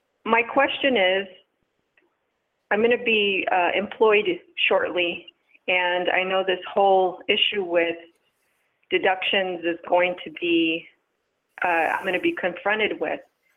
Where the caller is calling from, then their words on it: Kansas, United States; I'm an avid listener of your show, and I've called before, but I'm calling from Kansas this time.